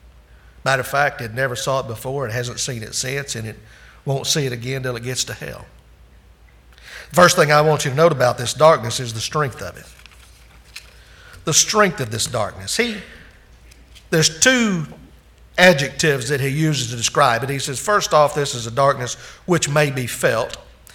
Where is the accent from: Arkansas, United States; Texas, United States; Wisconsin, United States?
Arkansas, United States; I grew up in North Arkansas. There's Blanchard Springs Caverns, and we go up there quite often.